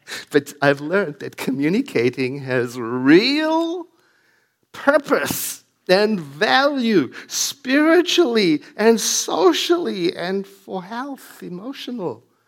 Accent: South Africa; now in United States; I grew up in South Africa

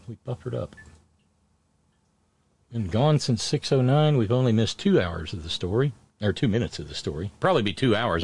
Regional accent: West Virginia, United States; I'm from West Virginia. We take it everywhere we go.

